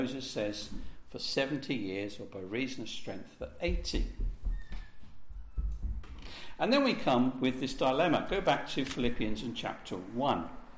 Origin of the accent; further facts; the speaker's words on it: East of England, United Kingdom; Well, I've lived in Bedfordshire all my life. I was born just down the road. You know, I'm English.